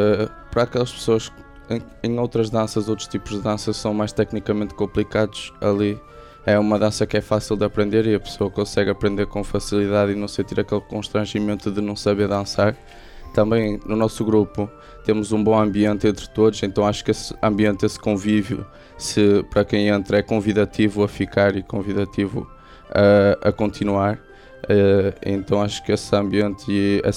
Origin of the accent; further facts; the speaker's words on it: Braga, Norte, Portugal; de Braga, danças são muito características da região, então é uma forma de manter a tradição